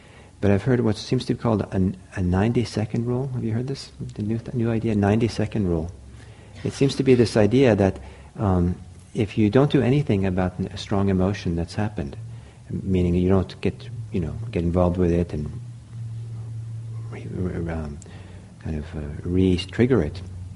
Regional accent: Italy; remember when I was in Italy, growing up in Italy, when I was 17, or eight, I guess I was 18, I had really long hair

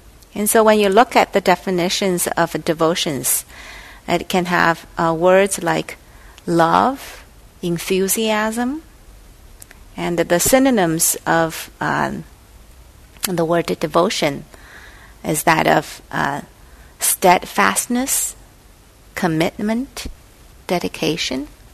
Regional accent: China; English is a second language; I came from China

